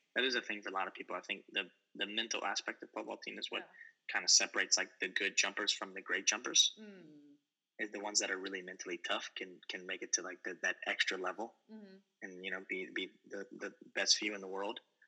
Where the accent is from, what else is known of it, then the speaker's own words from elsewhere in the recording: Lafayette, Louisiana, United States; I grew up in Lafayette, Louisiana, southern Louisiana, and I grew up in a pretty active household.